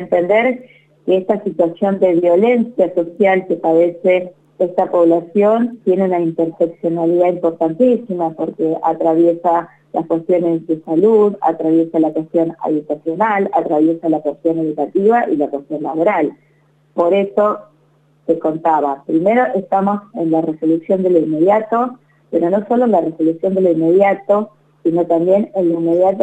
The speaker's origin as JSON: {"language": "Spanish", "region": "Chaco", "country": "Argentina", "lives_now": "Mar del Plata, Argentina", "said": "yo soy del Chaco, así que amo esta provincia, puntualmente hoy estoy viviendo en Mar del Plata, pero amo esta provincia y es una provincia con la cual tengo a mis familiares, mis padres"}